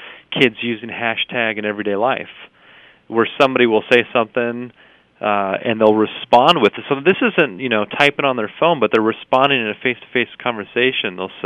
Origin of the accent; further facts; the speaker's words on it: California, United States; So it's interesting, you know, as a kid, and maybe growing up in California, you know, you mentioned, you know, in the last segment from surfer culture